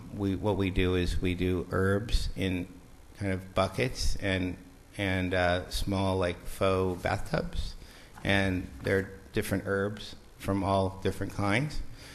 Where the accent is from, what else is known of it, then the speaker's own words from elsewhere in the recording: Malibu, California, United States; I grew up in Malibu, so I'm 51 years old, so I watched Calabasas grow.